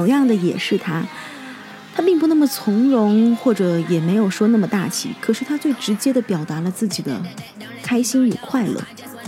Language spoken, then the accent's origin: Chinese; China; 作为一个中国人，我真的是很坚定地支持我的国家